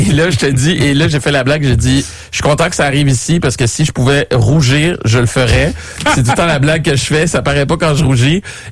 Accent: Montreal, Quebec, Canada; « Hey, j'espère qu'ils citent chez nous à Montréal le berceau du hockey. »

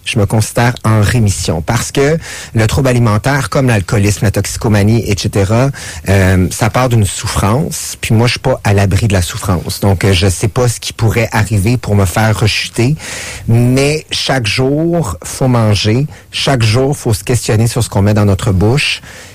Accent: Saint-Jean-sur-Richelieu, Quebec, Canada; Je viens de Saint-Jean-sur-Richelieu. J'ai 41 ans.

